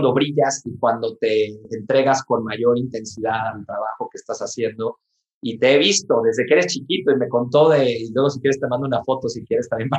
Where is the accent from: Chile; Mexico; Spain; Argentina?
Mexico; en mi país, en México